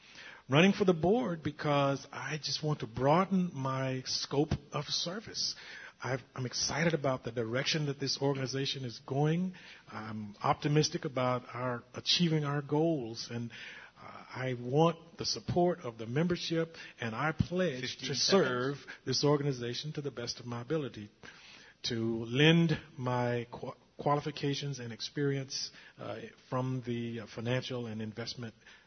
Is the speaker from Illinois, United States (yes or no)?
no; Texas, United States; I'm from Texas, and I'm what I consider a long-time member of ACB, about 17 years